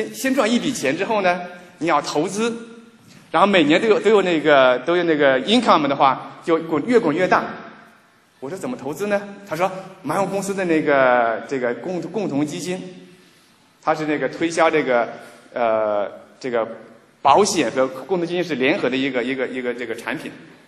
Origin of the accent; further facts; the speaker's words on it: China; 这个我们中国人的话是有钱存起来，为将来打算，这是个美德。